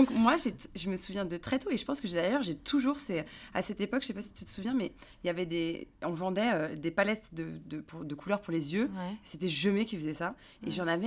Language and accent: French; Paris, Île-de-France, France; quand on vient de Paris, on côtoie beaucoup de Parisiens, parce qu'on a grandi avec eux.